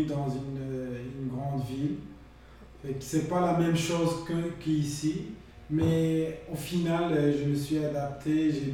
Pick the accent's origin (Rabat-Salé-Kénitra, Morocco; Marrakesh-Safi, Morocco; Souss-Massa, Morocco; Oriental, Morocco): Souss-Massa, Morocco; Agadir; Je suis un Marocain, je suis d'origine d'Agadir. Agadir est située au sud du Maroc. C'est une ville touristique, c'est la capitale touristique du Maroc. Y a des plages chez nous. La température est vraiment bonne là-bas.